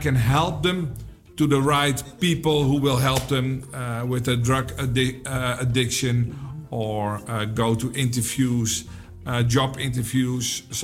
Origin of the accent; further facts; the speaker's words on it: Amsterdam, North Holland, Netherlands; No, I'm 56 years old. I'm born and raised in Amsterdam.